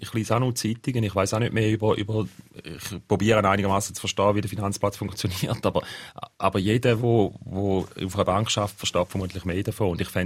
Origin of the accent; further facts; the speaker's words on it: Switzerland; now in Germany; In Deutschland hat man als Schweizer immer so einen gewissen Bonus.